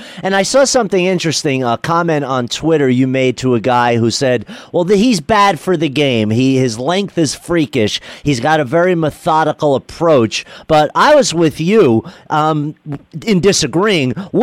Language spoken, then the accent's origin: English; New Jersey, United States; born there; I mean, I'm somebody born in North Jersey in 1960.